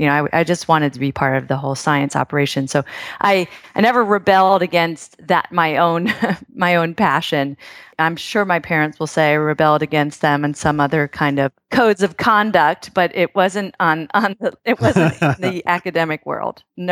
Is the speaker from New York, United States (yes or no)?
yes; Huntington, New York, United States; I grew up in Huntington, went to Huntington High School, proud alumni, grew up swimming on in Long Island Sound, which is really different from Miami.